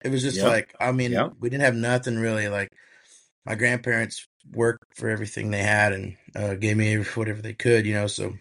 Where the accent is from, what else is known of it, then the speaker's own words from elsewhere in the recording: George West, Texas, United States; Man, so growing up in George West is South Texas. A lot of people ask, well, what part of South Texas? And I'm just like, well, it's between San Antonio and Corpus.